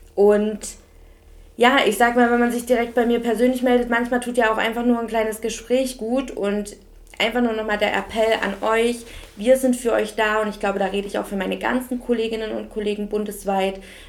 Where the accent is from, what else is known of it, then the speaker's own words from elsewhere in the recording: Leipzig, Saxony, Germany; ich komme aus Leipzig